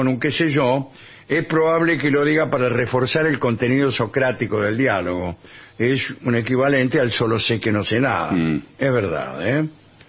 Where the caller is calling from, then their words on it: Buenos Aires, Argentina; de Parque Avellaneda.